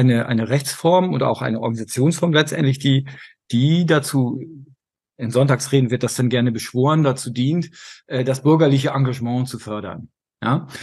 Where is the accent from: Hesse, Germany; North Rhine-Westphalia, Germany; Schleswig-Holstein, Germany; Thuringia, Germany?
Schleswig-Holstein, Germany; Wilster; Also wir hatten eine Volksbank in Wilster, in dem 5000-Seelen-Kap, wo ich groß geworden bin